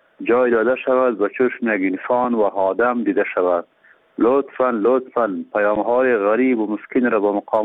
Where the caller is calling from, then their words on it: Kabul, Afghanistan; از کابل در تماس هستیم.